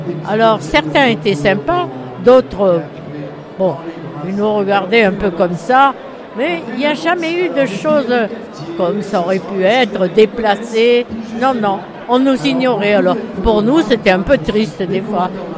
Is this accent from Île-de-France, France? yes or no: yes; Paris, Île-de-France, France; born there; parce que je suis née à Paris, et voilà